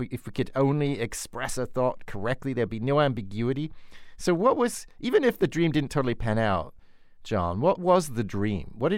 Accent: United Kingdom; I'm a Brit, and we specialize in heroic failures.

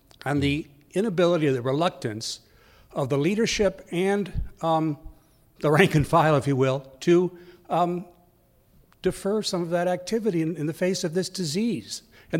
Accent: Napa, California, United States; from Napa.

